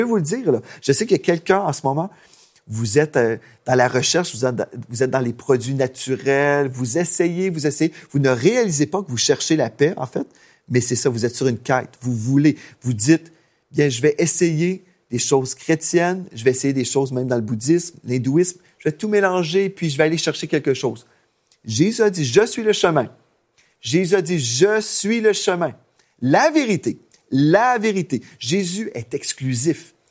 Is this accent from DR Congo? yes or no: no; Canada; Et là, il découvre que je suis Canadien.